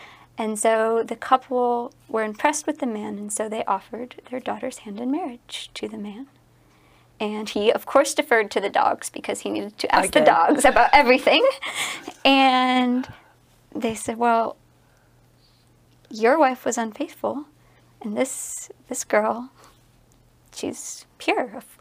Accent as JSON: {"language": "English", "region": "Michigan", "country": "United States", "said": "So I'm from Michigan, and there are a lot of Cree there"}